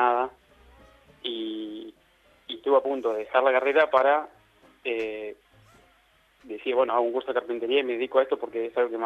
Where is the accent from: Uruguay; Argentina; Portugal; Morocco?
Argentina; Bariloche, Río Negro; moved away as an adult; now in Buenos Aires, Argentina; Yo me vine de Bariloche a estudiar a los 19 acá a Buenos Aires.